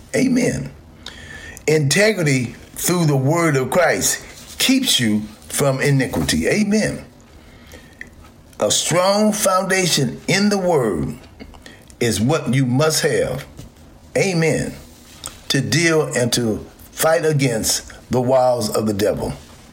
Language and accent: English; United States; I live in America. I am an American. I was born here, raised here, went to school here in the good old U.S. of A.